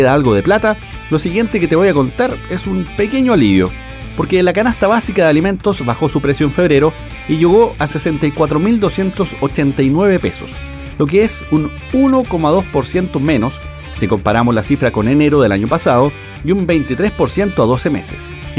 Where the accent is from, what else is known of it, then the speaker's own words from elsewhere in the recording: Chile; Y como los chilenos somos buenos pagadores, vamos a pagar las 9 lucas.